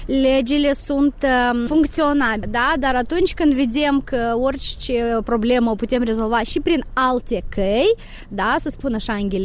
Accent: Moldova; Dar noi suntem moldoveni, găsim ieșiri din toate situațiile.

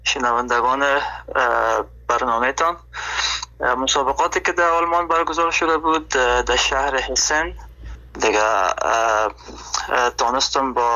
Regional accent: Afghanistan; now in Germany; به خاطر این هدف خود از افغانستان آلمان آمدم،

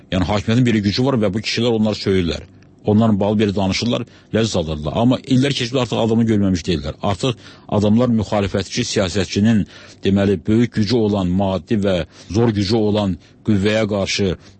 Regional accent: Baku, Azerbaijan; Hərçən Bakıda anadan olmuşam, sonra uşaq vaxtı rayonda olsam, sonra Bakıda yaşanmışam.

